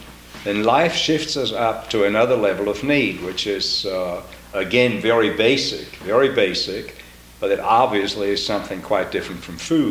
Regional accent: Austria; I was born and reared in Austria, so I went through the Hitler regime

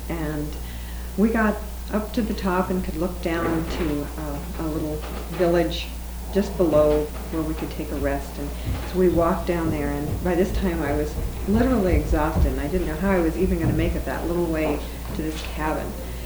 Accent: Vermont, United States; I'm from Vermont.

